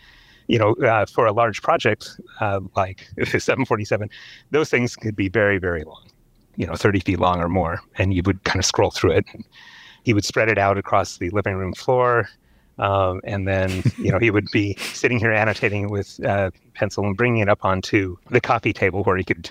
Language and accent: English; Seattle, Washington, United States; To give you a little background, I grew up in Seattle.